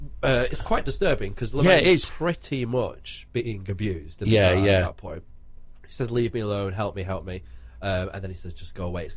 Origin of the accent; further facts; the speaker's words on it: Bolton, North West England, United Kingdom; growing up in Bolton, mate, in 1995, it was a bit of a thing then as well. even though I was 10 years old then.